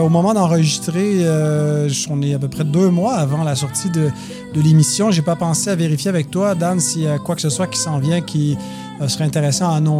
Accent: Quebec, Canada; pour revenir dans notre belle province, chez nous, au Québec

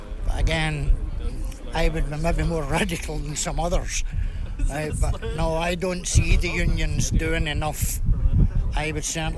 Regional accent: Scotland, United Kingdom; You'll gather by the accent, Niall. You know me long enough. I'm here from Scotland.

